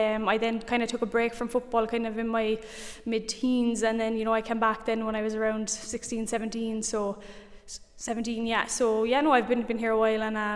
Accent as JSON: {"language": "English", "town": "Newcastle", "region": "Tipperary", "country": "Ireland", "said": "I'm a Tip woman, there's no doubt about that. I'm from Newcastle, which is a neighbouring parish of Ballymacarbery."}